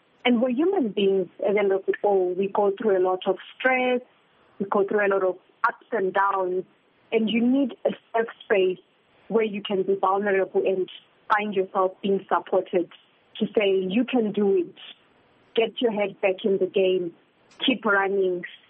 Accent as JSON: {"language": "English", "region": "Bulawayo", "country": "Zimbabwe", "tie": "born or raised there", "said": "I was raised in Bulawayo."}